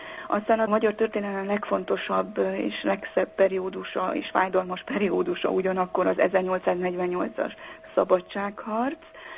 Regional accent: Korond, Harghita, Romania; hiszen én Korondról származom, egy olyan fazekas családból

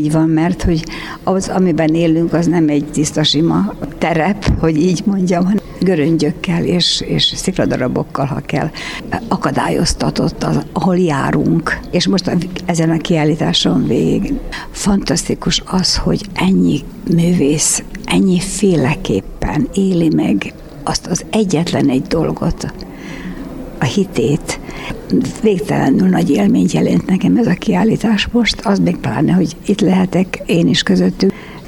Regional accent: Skorenovac, Vojvodina, Serbia; born there; Igen, Székely Kevén születtem, és ez egy három székely, bukovinai székely falu, amelyik 1883-ban települt át az Alduna vidékére, Bukovinából

